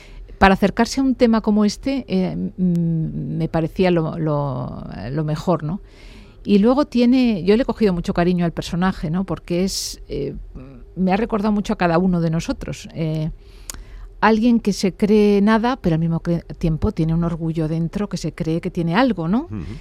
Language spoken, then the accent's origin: Spanish; Bilbao, Basque Country, Spain; Bueno, es que los que somos de Bilbao conocemos.